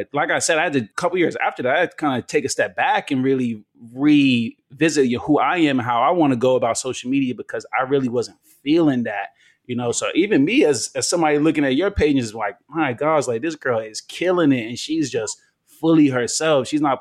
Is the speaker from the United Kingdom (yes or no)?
no; Nigeria; Yeah. That's where I'm from.